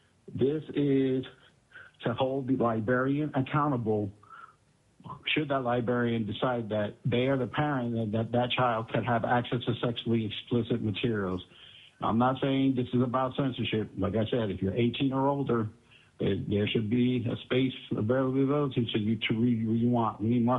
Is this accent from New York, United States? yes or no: no; Fairbanks, Alaska, United States; I'm from Fairbanks, Alaska, and I represent myself.